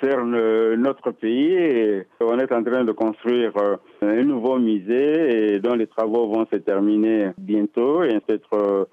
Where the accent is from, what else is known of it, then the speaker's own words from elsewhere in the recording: DR Congo; En tant que Congolais et travaillant au musée, c'est une question qui nous intéresse.